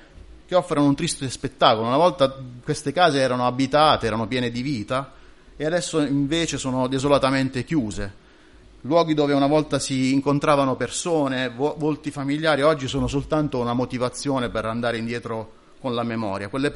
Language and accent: Italian; Apulia, Italy; sono tornato, dopo credo più di 20 anni in questo periodo dell'anno, nel mio paese di origine, in Puglia appunto